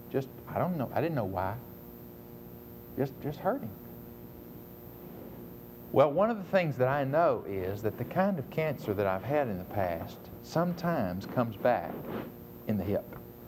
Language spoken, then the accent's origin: English; Nashville, Tennessee, United States; Brother North, I grew up in Nashville.